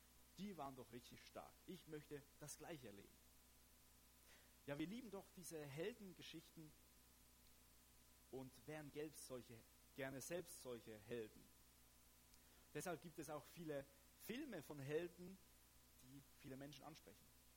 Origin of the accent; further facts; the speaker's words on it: Switzerland; Zumindest mir als Schweizer, ich weiß nicht, wie oft dass man das in Deutschland so nennt